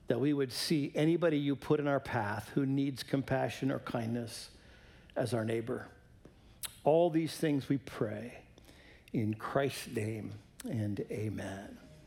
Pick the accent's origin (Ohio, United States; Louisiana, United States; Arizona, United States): Ohio, United States; I grew up in Ohio in an area where there are a lot of Amish.